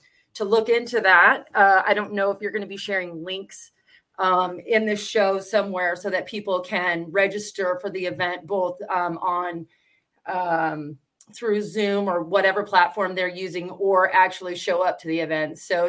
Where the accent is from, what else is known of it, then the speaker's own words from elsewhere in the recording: Washington, United States; I'm from Washington State. I just recently came down here to San Diego County